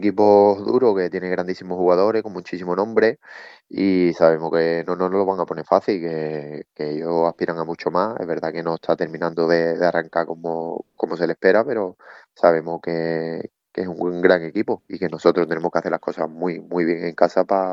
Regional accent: Jerez de la Frontera, Andalusia, Spain; also born or lived in Málaga; empiezo en mi tierra, en Jerez, empecé de pequeño y por circunstancias de la vida, pues bueno, nos tuvimos que venir a Málaga primero.

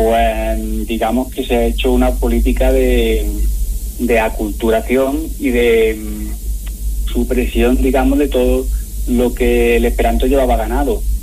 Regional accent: Lucena, Andalusia, Spain; Soy de Lucena, como he dicho, y cuando yo era pequeño, en los años 90, yo conocí a personas aquí en Lucena

